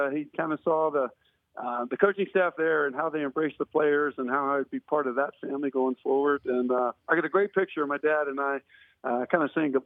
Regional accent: Manitowoc, Wisconsin, United States; now in Florida, United States; I had so many great people in my life growing up in the Manitowoc community that I want to make my community here in Florida a great place for other kids to grow up

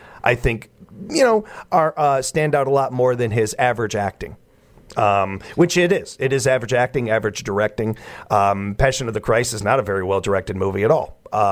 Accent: Chicago, Illinois, United States; I have heard, growing up in Chicago and growing up in a hockey family, so many bad stories about him

